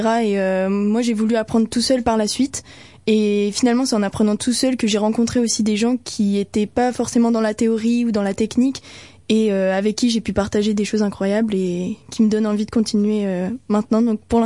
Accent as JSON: {"language": "French", "town": "Lille", "region": "Hauts-de-France", "country": "France", "said": "Alors moi à la base je suis de Lille"}